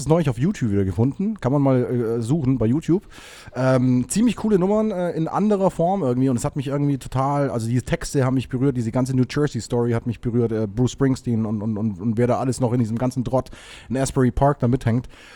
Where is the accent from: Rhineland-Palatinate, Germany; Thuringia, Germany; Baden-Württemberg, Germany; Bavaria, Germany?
Bavaria, Germany; ich komme eigentlich aus Bayern